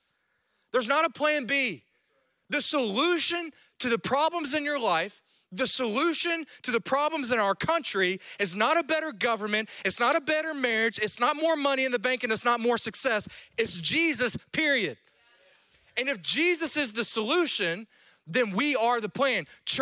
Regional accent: Louisiana, United States; I'm a redneck from Louisiana. I drive a jacked up truck

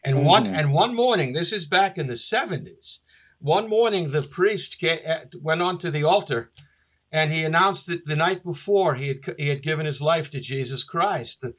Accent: Wales, United Kingdom; As a Welshman, I always love it when I'm connected to North Wales.

